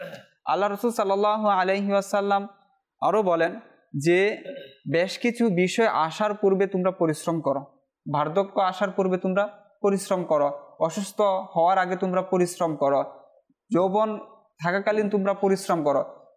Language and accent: Bangla; Bangladesh; আমরা বাঙালি হিসাবে, আমরা বাংলাদেশি হিসাবে যদি আমার দেশের মানুষের ভাগ্যকে পরিবর্তন করতে যায় তাহলে আমাদেরকে চেষ্টা করতে হবে।